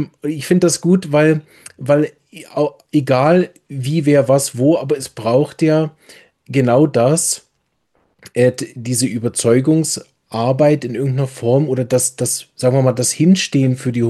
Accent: Berlin, Germany; als Berliner natürlich enorm mitfiebere

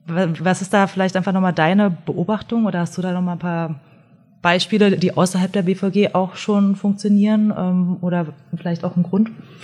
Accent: Berlin, Germany; ich bin ja Berliner, auch wenn man es nicht hört.

